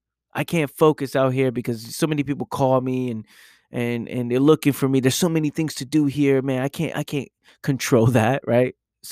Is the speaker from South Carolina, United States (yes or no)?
no; New York City, New York, United States; You know, I lived in New York City most of my life. Like, I would say 99% of my life is born and raised in New York City, right?